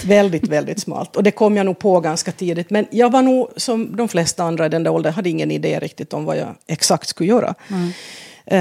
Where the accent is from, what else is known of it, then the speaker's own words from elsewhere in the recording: Vaasa, Ostrobothnia, Finland; accent: Ostrobothnian; Då hamnar vi i Vasa i Finland, ja. Där jag växte upp, och det här är ju ett av de områdena i Finland som är tvåspråkiga, så att jag växer upp i en svensk familj, eller svensktalande familj heter det. Jag går också svensk skola hela min skoltid.